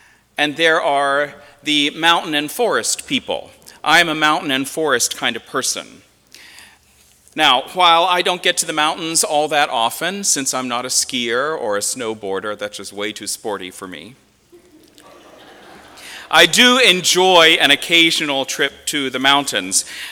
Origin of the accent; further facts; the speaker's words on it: Northeast, United States; I grew up in the Northeast. I grew up with snow.